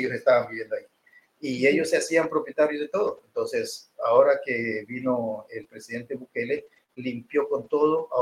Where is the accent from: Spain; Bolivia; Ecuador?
Ecuador; Yo soy ecuatoriano, como muchos saben.